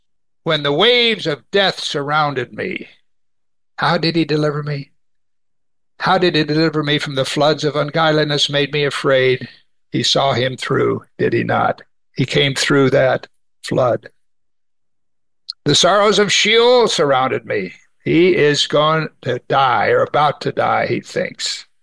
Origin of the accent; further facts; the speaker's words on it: Missouri, United States; You know, I grew up in Missouri in Tornado Alley in the springtime.